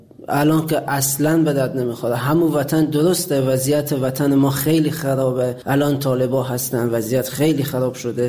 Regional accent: Afghanistan; moved away; حدود 3.5-4 سال میشه از افغانستان آمدم بیرون.

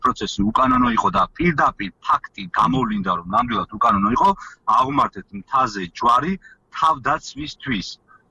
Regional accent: Tvishi, Racha-Lechkhumi and Kvemo Svaneti, Georgia; პირადად მე სოფელ ტვიში წარმოვადგენ. მოგეხსენებათ სოფელი ტვიში ლეჩხუმში მდებარეობს.

